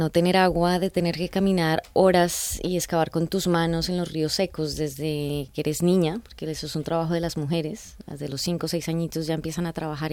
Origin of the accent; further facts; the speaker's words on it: Colombia; moved away; Acabamos de venir de Colombia. De hecho, somos colombianas. Ajá. Hace ya 15 años salimos de Colombia para vivir en África.